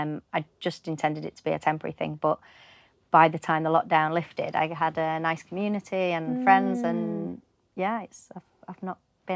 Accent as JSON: {"language": "English", "town": "Manchester", "region": "North West England", "country": "United Kingdom", "also_born_or_lived": "London", "moved": "as an adult", "said": "So I'm from Manchester originally, and I left Manchester, moved down south when I was 18, and then moved around a bit, ended up at drama school in Bristol Old Vic. And then I spent 10 years in London."}